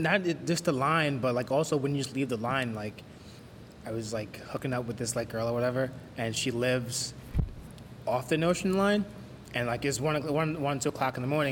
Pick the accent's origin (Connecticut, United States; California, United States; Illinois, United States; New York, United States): New York, United States; Brooklyn; So I kind of grew up all over the place. I grew up mostly in the pink houses.